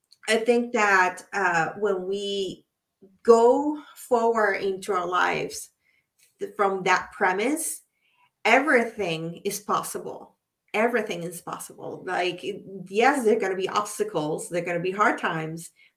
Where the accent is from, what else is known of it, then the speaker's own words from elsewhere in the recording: Puerto Rico; born there; I was born in Puerto Rico, so I was like in my own Caribbean bubble.